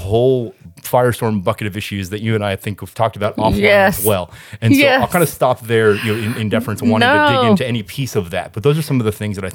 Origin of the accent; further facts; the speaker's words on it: Houston, Texas, United States; By way of sort of introduction to myself, born and raised in Houston, went to undergrad in Boston